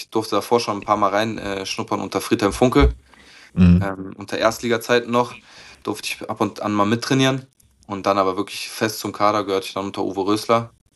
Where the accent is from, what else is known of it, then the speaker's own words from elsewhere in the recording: Bonn, North Rhine-Westphalia, Germany; Bin dann nach dem Jahr bei 60 zurück in meine Heimat hier nach Bonn gegangen.